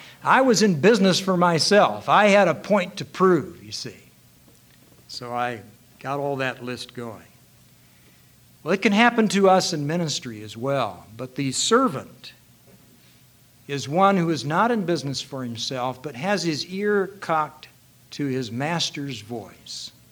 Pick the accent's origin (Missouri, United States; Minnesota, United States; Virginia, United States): Missouri, United States; St. Louis; Maybe some 18-wheelers would go all the way out to St. Louis, my hometown.